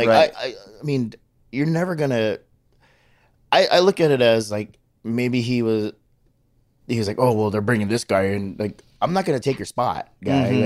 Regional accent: Hawaii, United States; the funny thing is, like, I'm from Hawaii, so I'm really laid back.

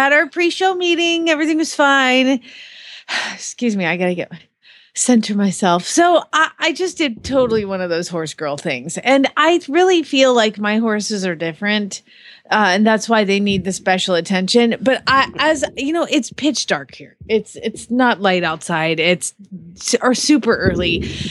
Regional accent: Phoenix, Arizona, United States; from Phoenix, Arizona. I think it's Phoenix.

